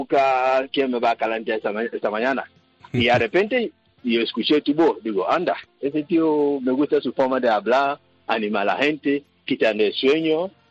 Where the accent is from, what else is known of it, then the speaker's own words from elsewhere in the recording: Ghana; Spanish is a second language; moved away as an adult; now in Spain; Yo soy de Ghana.